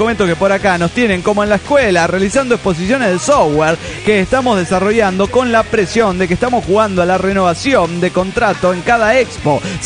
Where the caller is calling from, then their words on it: Ferrara, Emilia-Romagna, Italy; de Ferrara, Italia.